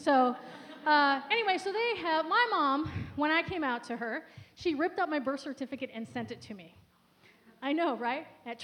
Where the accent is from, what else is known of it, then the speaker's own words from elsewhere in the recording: Chicago, Illinois, United States; born there; I was born in Chicago, and so I went to Cook County to get it, replaced.